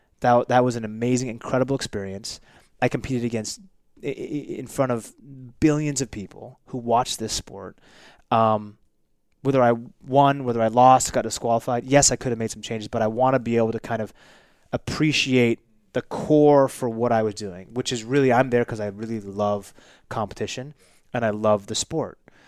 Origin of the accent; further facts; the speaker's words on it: Seattle, Washington, United States; So I grew up in Seattle, single parent household. My father came to the United States straight from Japan, no money.